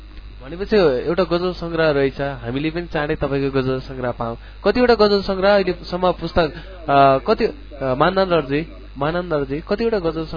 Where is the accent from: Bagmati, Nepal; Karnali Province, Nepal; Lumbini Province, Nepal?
Bagmati, Nepal; उहाँ काभ्रेका सर्जक पनि हुनुहुन्छ, मेरो गृह जिल्लाका सर्जक पनि हुनुहुन्छ।